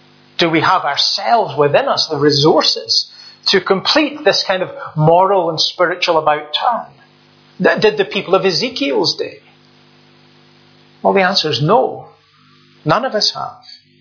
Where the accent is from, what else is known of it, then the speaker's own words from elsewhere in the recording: Scotland, United Kingdom; where I grew up in Lanarkshire, we lived not far from the Clyde Valley, where they have all the garden centres and all manner of different fruit orchards.